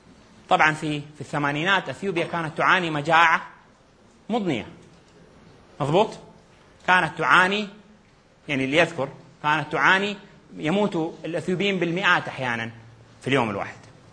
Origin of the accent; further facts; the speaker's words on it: Hejaz, Saudi Arabia; احنا عندنا في الحجاز يقولون المكاسرة